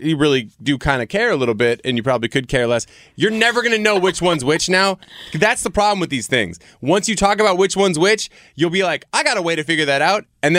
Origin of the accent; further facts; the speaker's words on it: Seattle, Washington, United States; My mom used to crush us on that one when we were kids because I grew up in Seattle, which is like the coffee snob capital of the world.